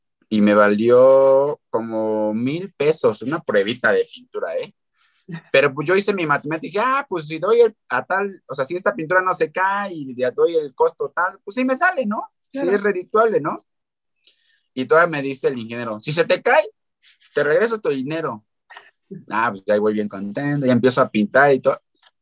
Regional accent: Iztapalapa, Mexico City, Mexico; Soy de Iztapalapa, o sea, toda mi vida he vivido aquí en Iztapalapa.

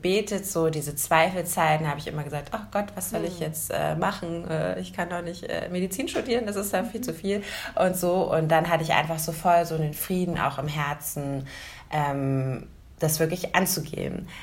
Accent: Berlin, Germany; ich hatte schon auf jeden Fall Lust, aus Berlin wegzuziehen. Also ich bin auch Berlinerin, genau, wir kennen uns ja eben seit der Jugend.

